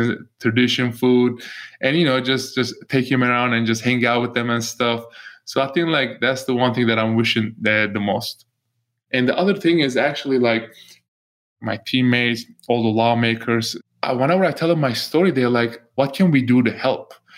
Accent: Turkey; English is a second language; also born or lived in Switzerland; now in United States; I mean, I born in Switzerland. I don't have a Swiss passport. I'm from Turkey. They revoked my passport. I live in America.

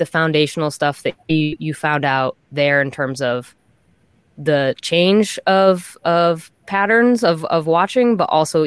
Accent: Boston, Massachusetts, United States; I was born into being a Red Sox fan. There's no, like, I'm from Boston. There is no choice about this.

